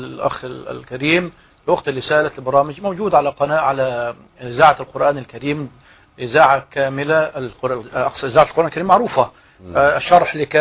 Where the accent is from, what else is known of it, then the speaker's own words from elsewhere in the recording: Egypt; عندنا في مصر